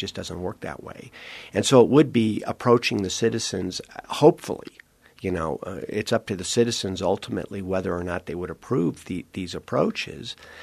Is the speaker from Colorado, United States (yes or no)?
yes; Denver, Colorado, United States; But since I have lived in Colorado most of my life, I grew up in North Denver.